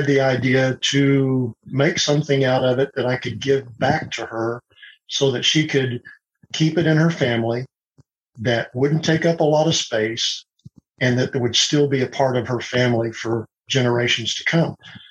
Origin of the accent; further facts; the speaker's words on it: Oklahoma, United States; Well, grew up in Oklahoma, born and raised in Oklahoma, and I've been a pilot since 1978, and I flew for the Oklahoma Highway Patrol.